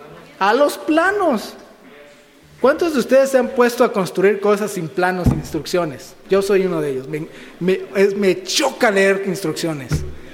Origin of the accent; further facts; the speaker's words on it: Mexico; todos los que somos mexicanos sabemos que no somos muy buenos para seguir normas